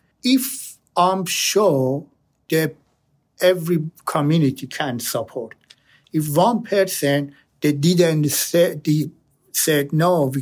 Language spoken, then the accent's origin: English; Australia; English is a second language; Brother, we are from the Australia.